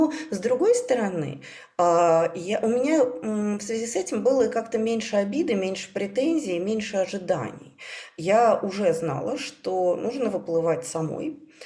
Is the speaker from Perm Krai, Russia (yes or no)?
yes; Perm Krai, Russia; accent: Perm; Я сначала говорила с выраженным пермским говором